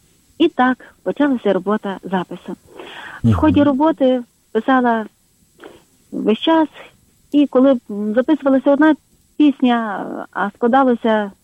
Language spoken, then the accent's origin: Ukrainian; Rozvoriany, Lviv Oblast, Ukraine; Це є містечко Глиняне на Львівщині. І родом я із Розворян. Це сусіднє село.